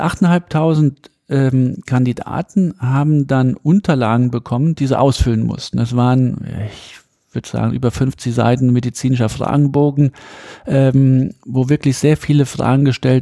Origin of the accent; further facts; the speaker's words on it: Saarland, Germany; ich bin ja aus dem Saarland, sehr dünn besiedelt und zu der Zeit hat man ja noch ein bisschen als ich klein war, hat man noch den Kalten Krieg, zwar Tieffluggebiet, Rammstein ist in der Nähe, die amerikanische Airbase.